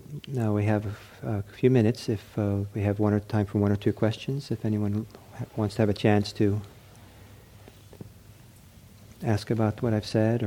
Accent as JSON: {"language": "English", "country": "Norway", "second_language": "English", "moved": "yes", "lives_now": "Redwood City, United States", "said": "I'm from Norway and, you know, so I come out of that, you know. If I'd only been, you know, been raised Pentecostal, we would have had a whole different kind of way of doing Buddhism here in Redwood City."}